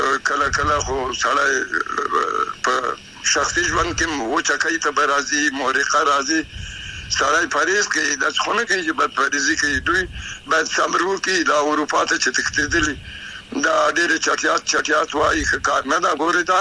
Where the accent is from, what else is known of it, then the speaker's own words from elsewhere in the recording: Afghanistan; نو دوی باید چې زه افغان یم